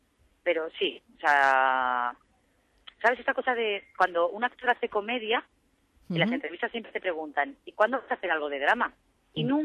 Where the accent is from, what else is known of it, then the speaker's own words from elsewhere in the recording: Elche, Valencian Community, Spain; Sí, Elche. Sí, Elche.